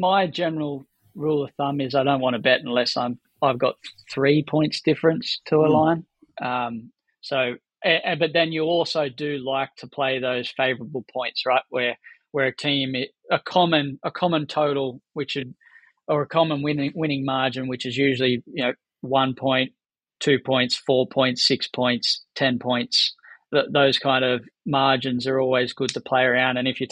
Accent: England, United Kingdom; accent: English; So you guys can stop grinning at my English accent.

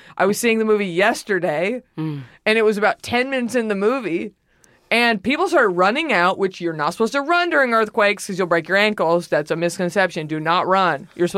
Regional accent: Dallas, Texas, United States; I'm from Dallas. We have a few ourselves.

